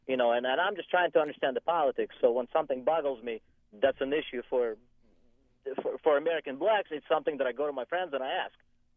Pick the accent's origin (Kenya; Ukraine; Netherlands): Ukraine; English is a second language; now in United States; I'm a refugee from Ukraine. I'm a Ukrainian Jew. I've lived in the United States. It was actually just 20 years, this December 9th.